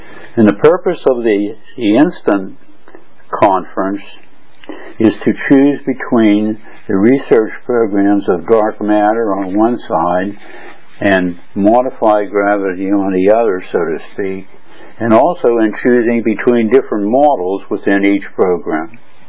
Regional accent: United States; now in Hong Kong; I'm an American living in Hong Kong and Berlin.

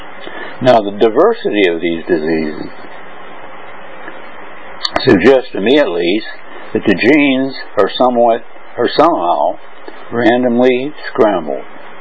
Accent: United States; now in Hong Kong/Berlin, Germany; I'm an American living in Hong Kong and Berlin.

